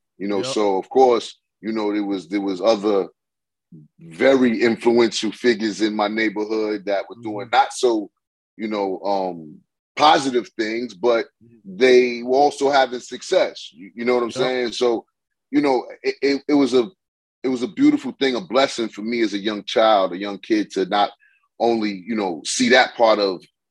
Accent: New York City, New York, United States; Ah, man, come on, man. Historical Hollis, Queens.

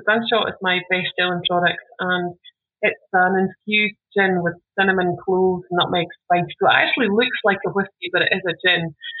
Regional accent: Scotland, United Kingdom; And I think for me, as a Scottish producer, the more collaborations we can do with other Scottish businesses

